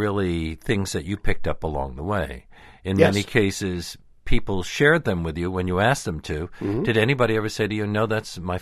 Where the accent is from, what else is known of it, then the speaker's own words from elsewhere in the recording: New York, United States; There was a time when I was growing up in New York where every corner would have somebody roasting chestnuts.